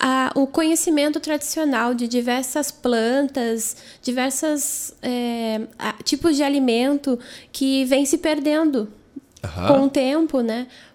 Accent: São Borja, Rio Grande do Sul, Brazil; now in São Lourenço do Sul, Brazil; Eu sou de São Borja.

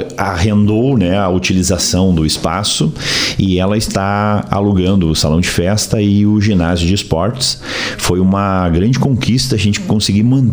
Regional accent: Laranjeiras do Sul, Paraná, Brazil; Eu sou paranaense, de Laranjeiras do Sul, no Paraná.

